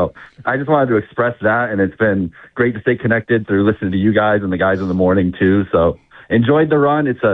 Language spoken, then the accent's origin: English; Fredonia, New York, United States; I grew up in Fredonia with him.